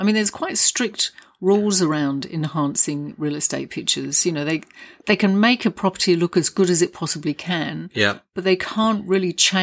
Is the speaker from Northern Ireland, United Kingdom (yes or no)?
no; London, United Kingdom; accent: London; they just couldn't understand what they said was my London accent.